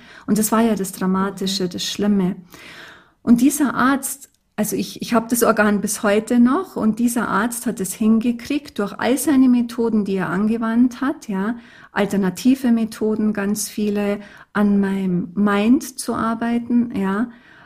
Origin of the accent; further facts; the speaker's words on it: Augsburg, Bavaria, Germany; In meiner Heimat, in Augsburg, ja.